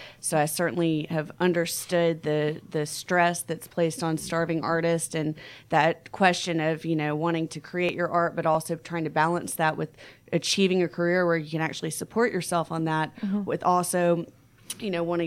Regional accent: Atlanta, Georgia, United States; it seemed to be in my best interest to come back to Atlanta, which is my hometown

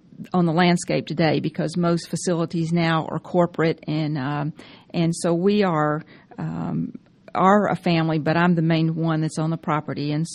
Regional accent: Lithonia, Georgia, United States; I am from Georgia, and I was raised in Lithonia. So Lithonia is my hometown.

